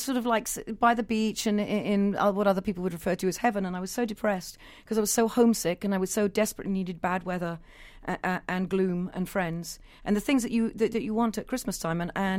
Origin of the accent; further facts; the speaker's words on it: Wales, United Kingdom; now in Los Angeles, United States; my particular upbringing is I am actually Welsh